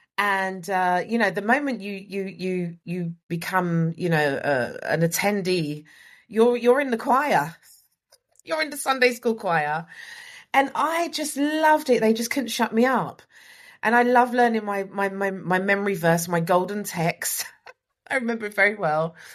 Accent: Peckham, London, United Kingdom; I grew up on a very sort of notorious council estate in Peckham in London, South London, Del Boy country, people affectionately call it.

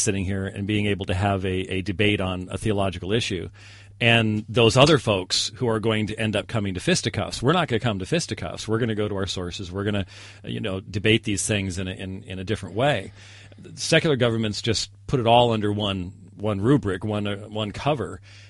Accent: United States; Well, I come from this as not only as an American

